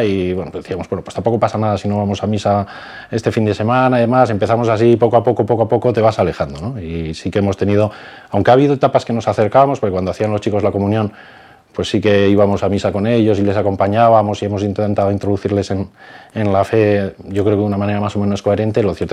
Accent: Madrid, Community of Madrid, Spain; now in Alcalá de Henares, Spain; teníamos 21 años y nos vinimos a vivir a Alcalá de Henares. Nosotros somos de Madrid los dos

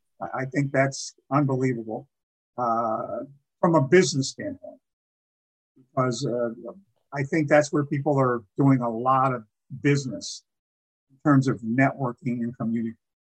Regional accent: Atlantic City, New Jersey, United States; So I went to a community college. I'm from Atlantic City, New Jersey.

